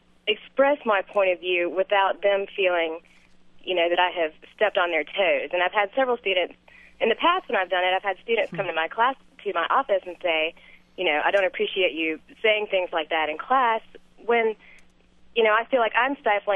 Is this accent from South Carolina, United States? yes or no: yes; South Carolina, United States; I was raised here in South Carolina, but somehow I became a liberal along the way.